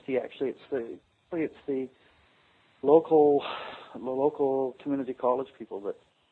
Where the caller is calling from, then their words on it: British Columbia, Canada; I'm in British Columbia.